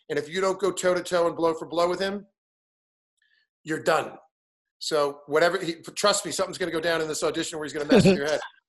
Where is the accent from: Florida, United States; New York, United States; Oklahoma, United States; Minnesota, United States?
New York, United States; Massapequa; I said, I'm from Massapequa.